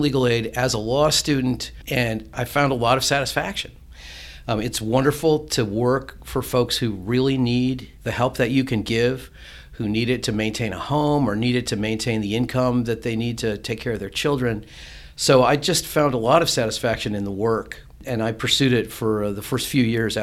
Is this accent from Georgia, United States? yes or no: no; Plymouth, Indiana, United States; Or I grew up in Plymouth.